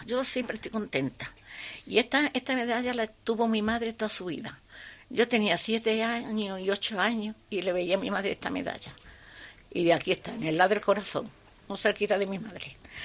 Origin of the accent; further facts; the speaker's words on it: France; moved away; Yo vine de Francia y me he llevado 12 años viviendo sola en mi casa.